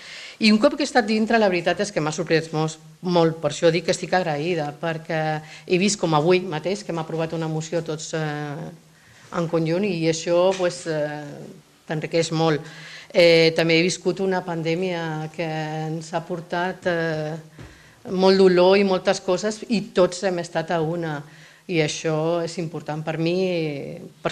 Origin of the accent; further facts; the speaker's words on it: Martorell, Catalonia, Spain; per sobre del benestar de Martorell, del meu poble i de la gent del meu poble, no existeix cap sigla